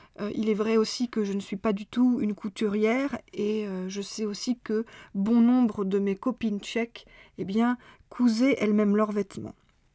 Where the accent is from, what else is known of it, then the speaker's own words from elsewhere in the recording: France; à l'époque, étaient complètement démodés chez nous en France.